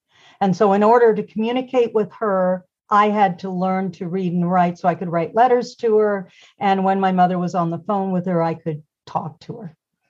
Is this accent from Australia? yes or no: yes; Melbourne, Victoria, Australia; So they got to Australia and I was born in Melbourne and I'm one of five children. And from that point on, I lived in Australia.